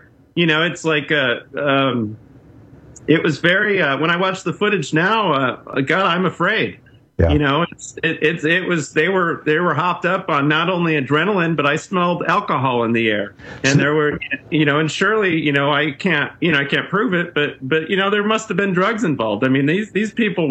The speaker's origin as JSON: {"language": "English", "region": "Midwest", "country": "United States", "said": "I'm a white guy, so I, you know, I'm from the Midwest"}